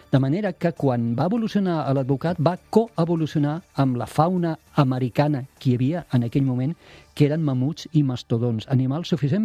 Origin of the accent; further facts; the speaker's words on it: Tarragona, Catalonia, Spain; born there; jo sóc nascut a Tarragona, com saps, i a més tinc tots els meus cosins són del Serrallo, i per tant família de pescadors